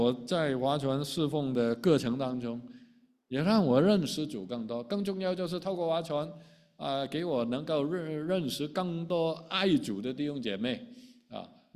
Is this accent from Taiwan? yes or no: no; Hong Kong; now in Toronto, Canada; 回头看这四十年的人生啊，那假如我从香港来啊，如果我那个时候没有来加拿大读书，